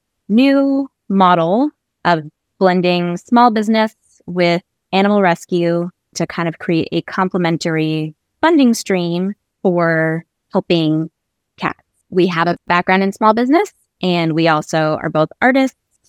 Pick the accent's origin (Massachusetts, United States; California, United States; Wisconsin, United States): California, United States; Long Beach; also born or lived in Washington, D.C.; I moved back to Long Beach from Washington, D.C. about two and a half years ago. And I grew up in Long Beach